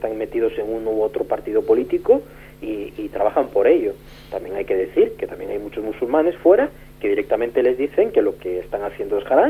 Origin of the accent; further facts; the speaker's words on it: Galicia, Spain; Yo, como soy gallego de origen, y bueno, el tema de la inmigración y cómo se establecen esas relaciones sociales de los emigrantes, pues algo lo conozco, y además de primera mano.